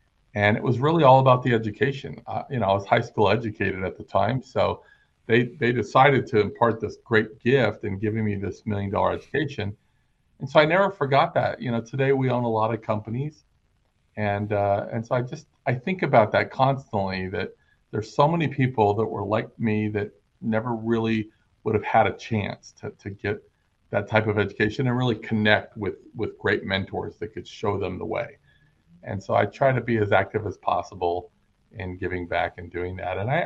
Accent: Los Angeles, California, United States; You know, I grew up in Los Angeles, as you know, and neither one of my parents had a lot of financial success.

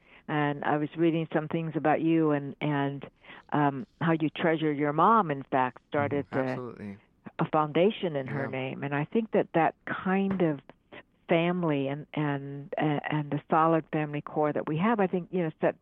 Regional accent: Hawaii, United States; I am third generation, so, you know, I was born and raised in Hawaii, so were my parents. But my grandparents spoke Japanese.

